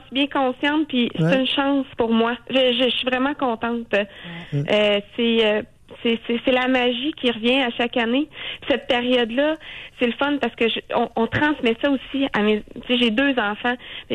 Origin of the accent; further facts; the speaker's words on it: Quebec City, Quebec, Canada; Moi, je viens de Québec. Écoutez, puis j'ai 33 ans.